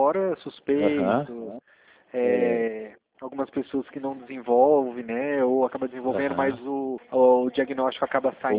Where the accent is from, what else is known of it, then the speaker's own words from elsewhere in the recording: Fernandópolis, São Paulo, Brazil; now in Brasília, Brazil; Ó, eu sou de Fernandópolis, eu estava trabalhando, eu comecei a trabalhar na empresa em Dracena, aí pertinho do Mato Grosso do Sul, só que hoje eu estou atuando em Brasília.